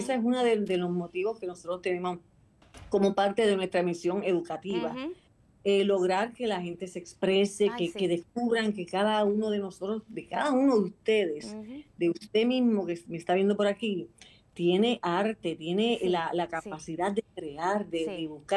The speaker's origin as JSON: {"language": "Spanish", "country": "Puerto Rico", "said": "nosotros vamos, como puertorriqueños, al fin, vamos a hacer un poquito más de escándalo"}